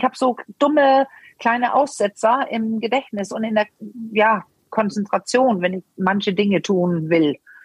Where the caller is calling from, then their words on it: Denmark; Danke euch, bin ich aus Dänemark zugeschaltet.